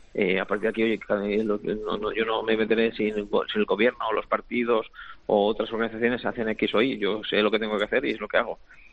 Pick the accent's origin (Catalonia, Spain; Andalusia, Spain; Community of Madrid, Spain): Catalonia, Spain; Yo tengo claro que, como catalán y español que soy